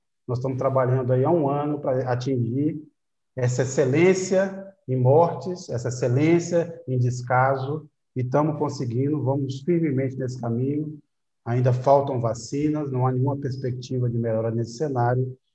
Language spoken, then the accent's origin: Portuguese; Brazil; O inferno somos nós, brasileiros.